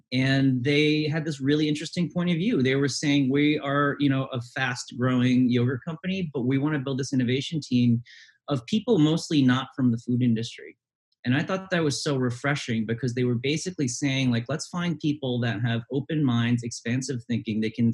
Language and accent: English; Detroit, Michigan, United States; I grew up in the Detroit area. So growing up, you go to the auto show all the time.